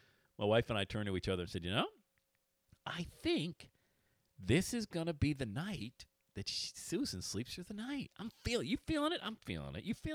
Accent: Cincinnati, Ohio, United States; 50% of the airway surgeries that are performed in the world are done right here in my hometown of Cincinnati, Ohio.

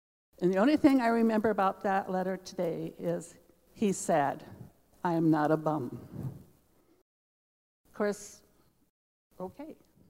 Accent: Peoria, Illinois, United States; born there; I was born in Peoria, Illinois, in the late 40s.

